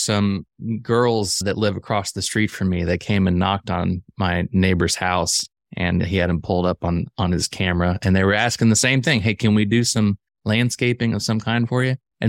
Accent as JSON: {"language": "English", "region": "Illinois", "country": "United States", "tie": "born or raised there", "said": "I grew up in the Midwest, actually Central Illinois. So it's where I was is a very blue collar, Midwestern mindset."}